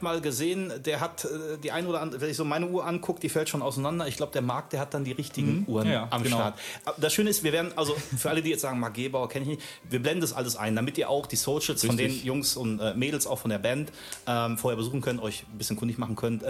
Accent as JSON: {"language": "German", "region": "North Rhine-Westphalia", "country": "Germany", "said": "wir sagen bei uns im Ruhrgebiet, da musst du Cojones haben"}